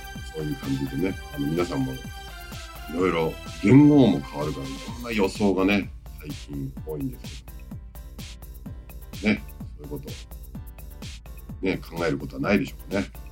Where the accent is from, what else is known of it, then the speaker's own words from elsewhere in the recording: Hokkaido, Japan; 僕も北海道出身なんでね、まあ、そだねと嬉しいなと思います